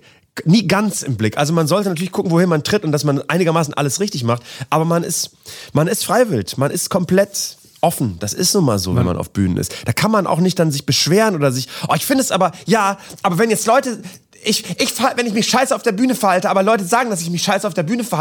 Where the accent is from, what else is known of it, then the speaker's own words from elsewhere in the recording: Bremen, Germany; ich komme auch aus Bremen-Nord.